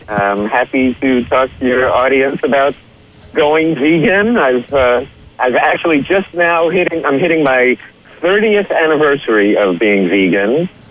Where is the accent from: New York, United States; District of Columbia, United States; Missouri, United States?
New York, United States; New York City; I grew up in New York City, so I really didn't know the origins of meat, really.